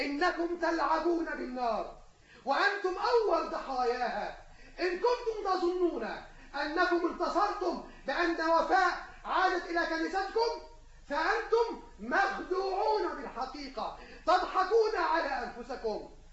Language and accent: Arabic; Egypt; في بلادكم وفي بلادنا مصر العزيزة.